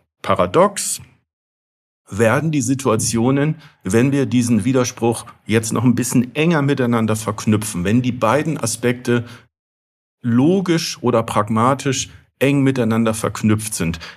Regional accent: Northern Germany, Germany; Ich bin eher norddeutsch orientiert. Ich komme aus Norddeutschland

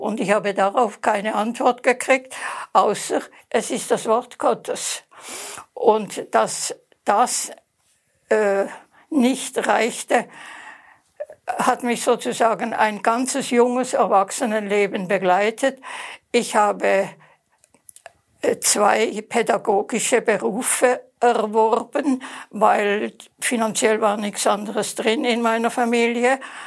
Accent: Basel, Basel-Stadt, Switzerland; born there; accent: Swiss; Man kann hören, dass ich Schweizerin bin. Ich bin in Basel geboren, habe in Zürich studiert und bin in Zürich Pfarrerin geworden.

